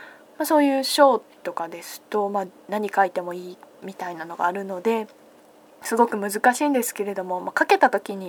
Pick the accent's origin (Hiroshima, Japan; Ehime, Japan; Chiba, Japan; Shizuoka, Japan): Hiroshima, Japan; also born or lived in Okayama; みんな親戚関係は全員岡山人 で私もまあ岡山人といえば岡山人なんですけれども、岡山にはこう赤ん坊の時にしか住んでなくって、まあ、主に広島で育ったという感じなので